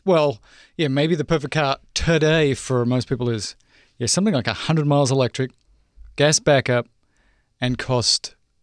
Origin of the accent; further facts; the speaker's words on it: Australia; I grew up driving in Australia on the farm, 12-year-old.